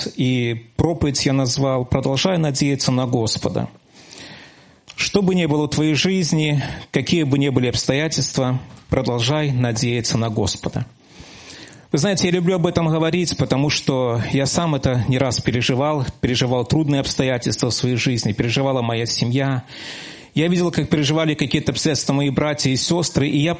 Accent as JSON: {"language": "Russian", "region": "Brest Region", "country": "Belarus", "tie": "born there", "moved": "as an adult", "lives_now": "Gomel, Belarus", "said": "Но я сам родился в Брестской области, Ляховицкий район. Покаялся в Барановичах, потом был в церкви в Ляховичах, и в 95-м году я переехал в Гомель миссионером."}